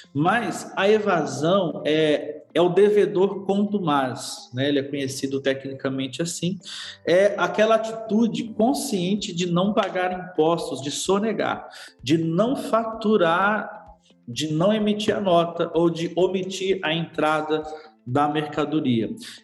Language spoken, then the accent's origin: Portuguese; Minas Gerais, Brazil; como diz o mineiro, eu fui criado em Minas, né?